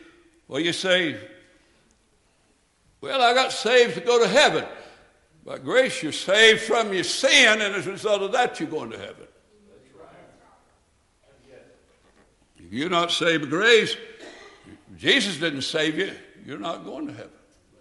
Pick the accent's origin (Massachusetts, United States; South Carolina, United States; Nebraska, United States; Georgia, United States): Georgia, United States; Calhoun; I grew up in Calhoun, Georgia. And out in the country church where we went to church, when we went to church, we went to this country Baptist church